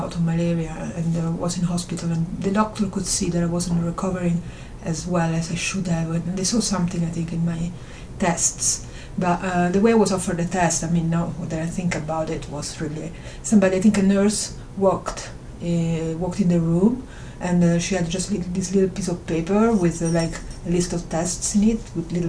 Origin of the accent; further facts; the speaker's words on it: Italy; English is a second language; now in London, United Kingdom; and I come from Italy.